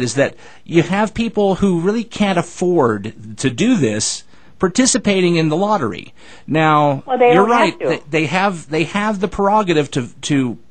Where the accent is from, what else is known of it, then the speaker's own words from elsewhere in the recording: Dallas, Texas, United States; I grew up in Texas. I was born in Dallas, and I grew up in Dallas County and later